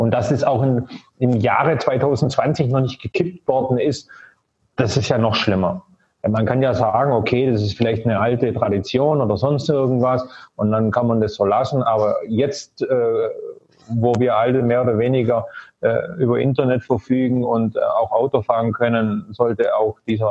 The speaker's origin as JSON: {"language": "German", "country": "Germany", "tie": "born or raised there", "moved": "yes", "said": "Ich bin ja auch in Deutschland groß geworden und habe das auch so mitbekommen, wie du das gerade geschildert hast. Und als ich Deutschland damals verlassen hatte"}